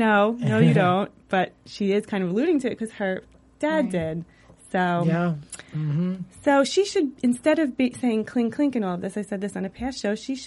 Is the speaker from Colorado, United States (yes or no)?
no; Belleville, New Jersey, United States; Excuse me, I'm 100% Italian, born and raised in Belleville, New Jersey.